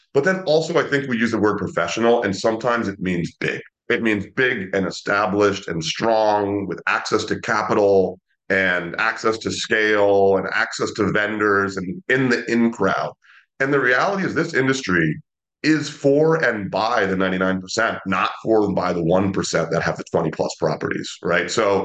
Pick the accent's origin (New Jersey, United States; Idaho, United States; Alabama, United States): New Jersey, United States; also born or lived in New York, United States; And I'm here in New Jersey. I grew up in New Jersey and New York.